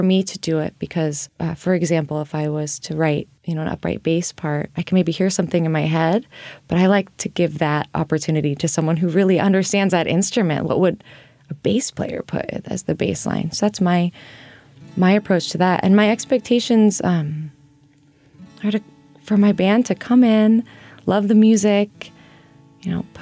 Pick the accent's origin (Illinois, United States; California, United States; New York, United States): California, United States; Mount Shasta; There was a lot of music in my school growing up in Mount Shasta, California.